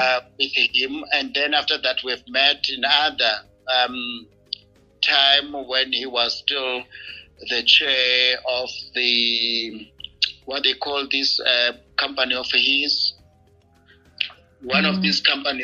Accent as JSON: {"language": "English", "country": "South Africa", "said": "it kind of brought a sense of humor as South African."}